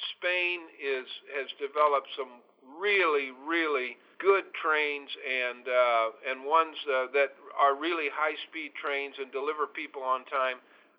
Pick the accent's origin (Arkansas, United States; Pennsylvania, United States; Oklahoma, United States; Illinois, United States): Illinois, United States; I was on that inaugural train and very proud of it because that's my home state